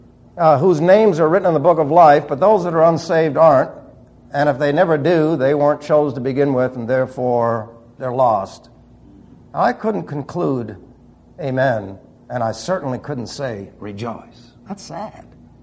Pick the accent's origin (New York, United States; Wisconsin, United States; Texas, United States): New York, United States; New York City; Now, I was raised in New York City. And so I could appreciate the thinking and the whole ideology of young people from New York City